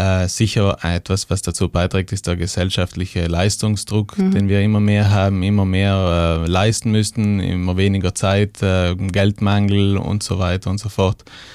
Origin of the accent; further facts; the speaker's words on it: Trentino-Alto Adige, Italy; weil bei uns in Südtirol eben das Problem ist, dass gewisse Tabuthemen nicht angesprochen werden